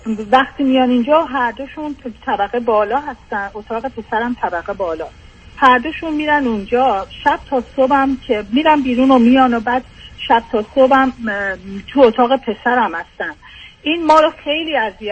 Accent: Iran; now in United States; من بیشتر ایرانیم تا شوهرم.

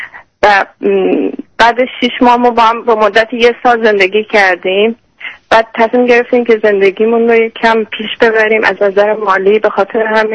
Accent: Iran; moved away as an adult; now in Australia; من خودم تو ایران بزرگ شدم، یه 5 سال اینجا هستم.

